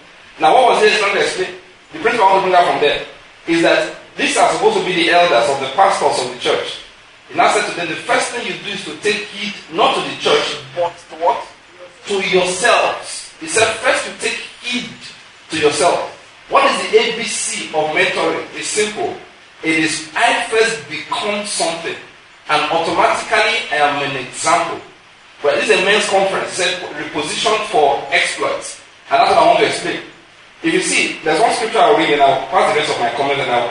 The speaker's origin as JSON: {"language": "English", "town": "Owo", "region": "Ondo", "country": "Nigeria", "tie": "born or raised there", "lives_now": "Enugu, Nigeria", "said": "I'm from Ondo State. Alright? My father was born in Owo. I was also born in Owo. Alright? I married a woman from Delta State. And I live in Enugu State. And essentially my children were born here."}